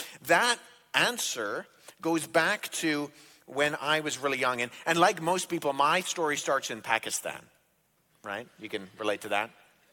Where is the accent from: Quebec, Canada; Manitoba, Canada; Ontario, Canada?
Ontario, Canada; Toronto; And I come from Toronto